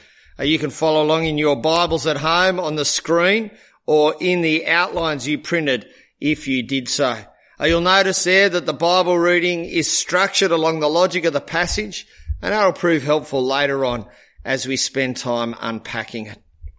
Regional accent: Australia; I'm a father, therefore I. And I'm an Australian, therefore I.

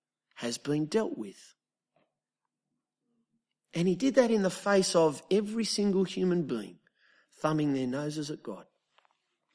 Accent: Australia; He's Australian, I'm Australian

